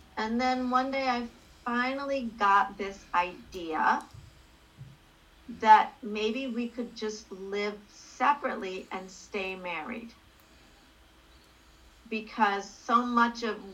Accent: United States; And my husband is from Germany, and I'm American

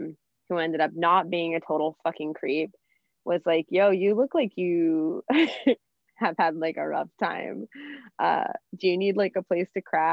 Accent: Florida, United States; I was born in Florida, so I was living all around Florida.

